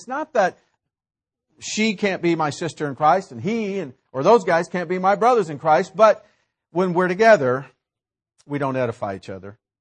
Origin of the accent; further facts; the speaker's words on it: United States; and I thank the Lord I'm from America.